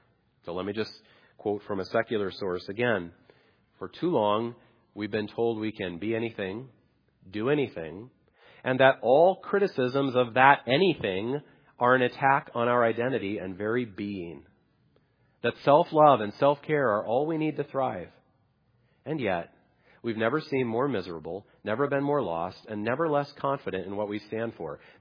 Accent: United States; I am an American.

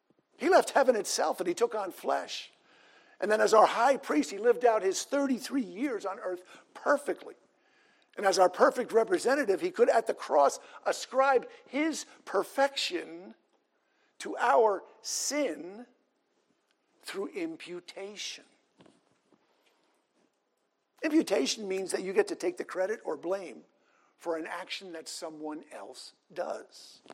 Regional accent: New York, United States; the New York Giants represented New York, and as a New Yorker, I got to ascribe their athletic performance as if it were mine.

